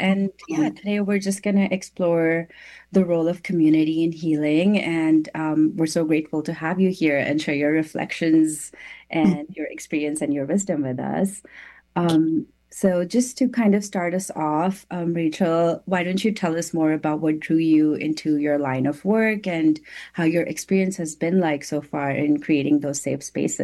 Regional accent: India; I'm from India and I finished my degree here at Simon Fraser University, and I studied psychology here. And given my own cultural background, having come from a very collectivistic society

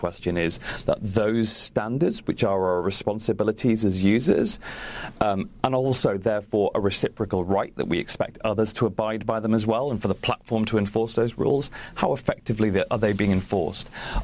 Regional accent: United Kingdom; We do have a British office as well, and clearly I'm British.

